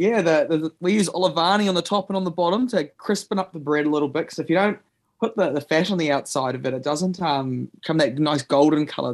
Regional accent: Southland, New Zealand; So I grew up in Southland. I've grown up on cheese rolls

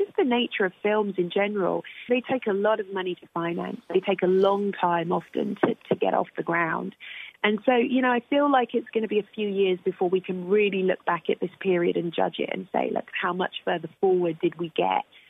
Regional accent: United Kingdom; I'm British and I'm also black and I'm also female

